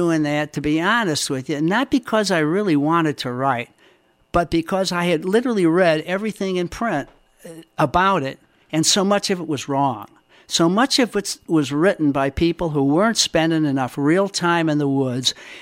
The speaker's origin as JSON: {"language": "English", "town": "Chicago", "region": "Illinois", "country": "United States", "tie": "born or raised there", "said": "I think I became a passionate outdoors person because I grew up in Chicago and I couldn't stand it."}